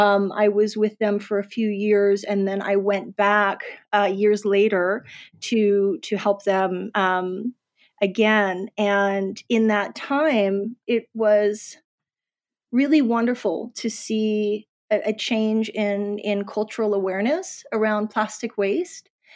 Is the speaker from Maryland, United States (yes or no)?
no; New York City, New York, United States; moved away; I had been born and raised in New York City. I left in the late 90s.